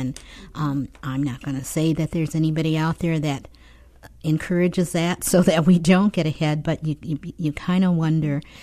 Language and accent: English; Grand Rapids, Michigan, United States; because when I was growing up in Grand Rapids, I was born here.